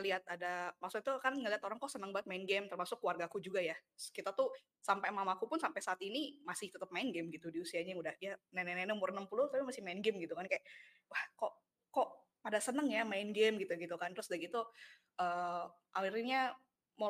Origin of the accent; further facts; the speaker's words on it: Purwakarta, West Java, Indonesia; kebetulan kan aku tuh asalnya dari Purwakarta nih.